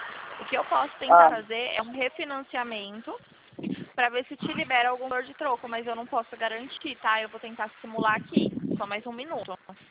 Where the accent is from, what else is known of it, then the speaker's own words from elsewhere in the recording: São Paulo, Brazil; eu sou de São Paulo, né? Do interior de São Paulo, que é a minha central.